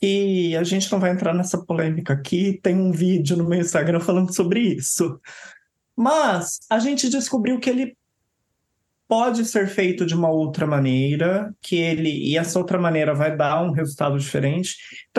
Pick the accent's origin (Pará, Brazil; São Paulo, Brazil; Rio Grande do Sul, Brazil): São Paulo, Brazil; Eu sou do interior de São Paulo.